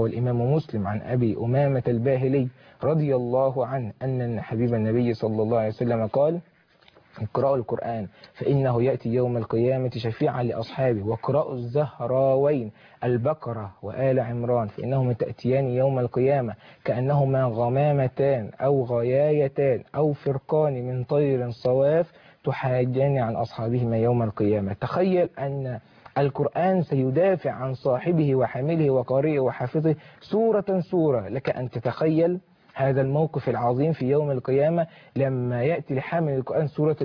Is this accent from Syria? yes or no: yes; Syria; ما دوري تجاه بلدنا سوريا